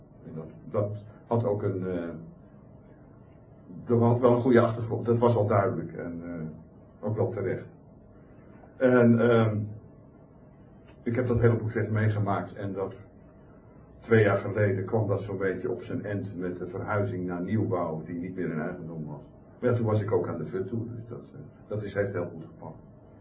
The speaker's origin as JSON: {"language": "Dutch", "town": "Hillegom", "region": "South Holland", "country": "Netherlands", "tie": "born or raised there", "said": "Ik heb mijn jeugd doorgebracht in Hillegom."}